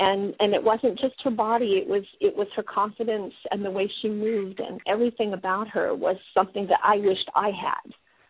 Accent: United States; now in United Kingdom; because I'm obviously American living in the UK, and I've lived here for a long

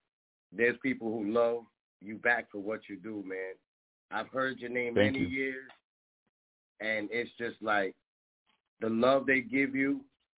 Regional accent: Bronx, New York, United States; I'm from Gun Hill Project, across the street from Immaculate Conception. If you know, you know. That's the Hollywood side, you heard? Yeah, big fact, Tulane. Born and raised right next to Evander.

